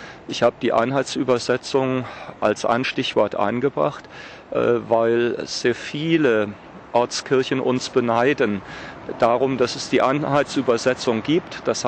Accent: Germany; Wir dürfen nicht verschweigen als Deutsche

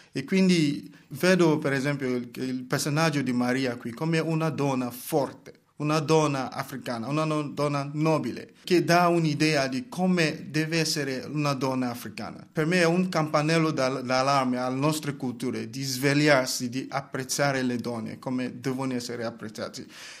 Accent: Lagos, Nigeria; Italian is a second language; now in Italy; Sì, sono della Nigeria, sono nato a Lagos.

